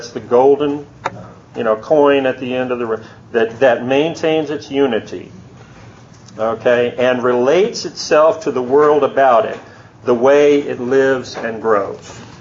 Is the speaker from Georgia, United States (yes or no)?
yes; Georgia, United States; born there; I was born in Georgia Baptist Hospital, 1955.